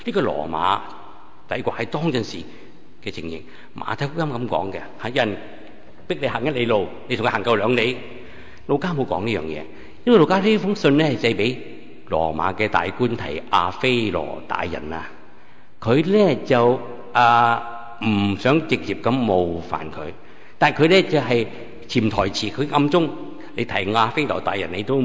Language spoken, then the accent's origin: Cantonese; Hong Kong